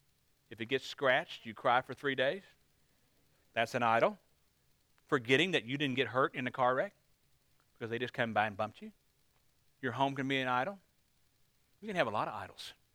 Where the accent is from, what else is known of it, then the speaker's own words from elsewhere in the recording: United States; I said, I'm an American, I have a lot of influence.